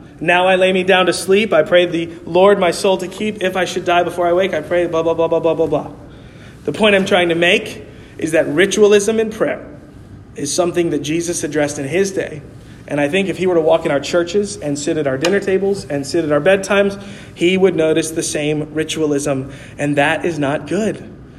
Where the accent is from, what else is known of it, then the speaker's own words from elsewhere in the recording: New York City, New York, United States; I grew up in New York City around 11 and 12 year old boys who would kind of walk the streets of New York City